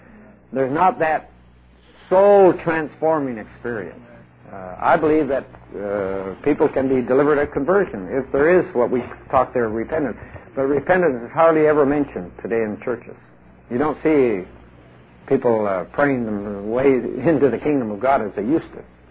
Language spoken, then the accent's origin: English; Colombia; English is a second language; now in United States; See, I grew up in Latin America. We were persecuted by the Catholic Church in Colombia.